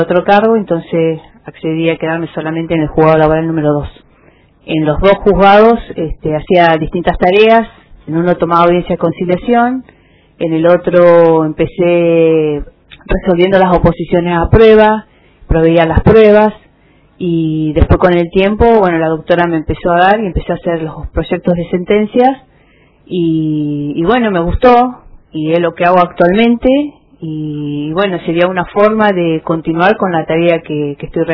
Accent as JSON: {"language": "Spanish", "town": "Comodoro Rivadavia", "region": "Chubut", "country": "Argentina", "said": "Soy de Comodoro Rivadavia y me presento para el cargo de juez laboral"}